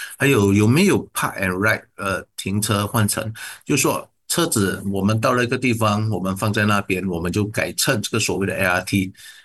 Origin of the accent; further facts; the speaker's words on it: Kuching, Sarawak, Malaysia; 很像我们古晋人也好他们都是喜欢那种便利的